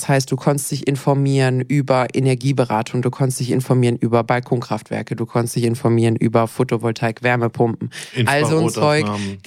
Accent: Baden-Württemberg, Germany; Also Essen, ich bin ja Schwabe

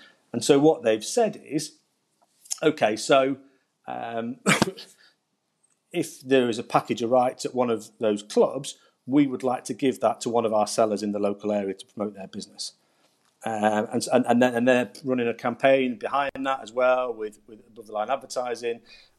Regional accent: Stoke-on-Trent, West Midlands, United Kingdom; You know, I'm originally from Stoke-on-Trent myself, so it's a club I know well.

